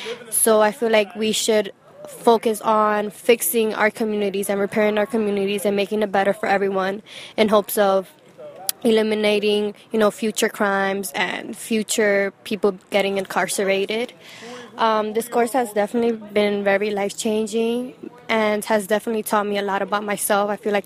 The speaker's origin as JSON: {"language": "English", "town": "Bronx", "region": "New York", "country": "United States", "tie": "born or raised there", "said": "And because of this course, I realized how growing up in the Bronx and constantly being told that people that are in prison are animals or that they're really bad people"}